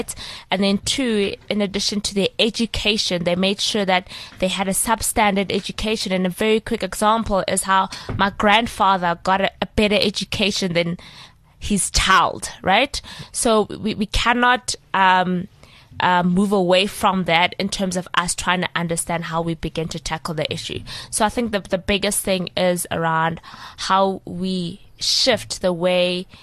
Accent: South Africa; as a South African, telling people that I'm from South Africa

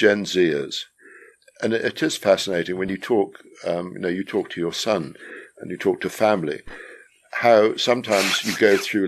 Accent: England, United Kingdom; growing up in England after the Second World War, which is tough.

